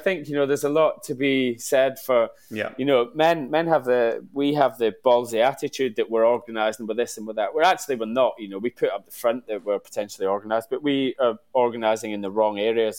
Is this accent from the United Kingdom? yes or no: yes; Kilwinning, Scotland, United Kingdom; now in England; West coast of Scotland, so Kilwinning in Ayrshire.